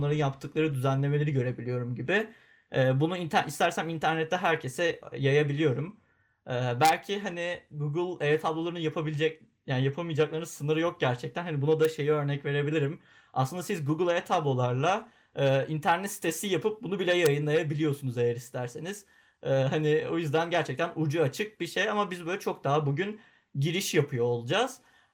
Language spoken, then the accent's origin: Turkish; Bursa, Turkey; now in Istanbul, Turkey; Marmara Üniversitesi'nde ekonomi okuyorum. Bursalıyım.